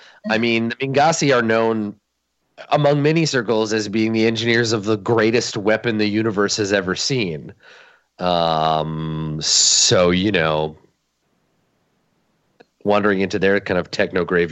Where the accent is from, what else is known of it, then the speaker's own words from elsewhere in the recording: Canada; remember that I am from Canada.